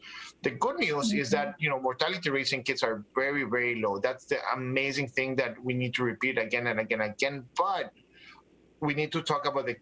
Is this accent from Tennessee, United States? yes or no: no; Los Angeles, California, United States; I live and breathe LA. I'm from Los Angeles, and I can tell you for sure that, you know, we have something different.